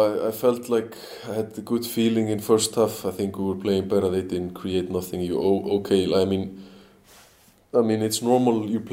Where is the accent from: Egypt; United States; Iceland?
Iceland; Selfoss, Southern Region; English is a second language; even though if Malmö are playing against my like Selfoss, my hometown club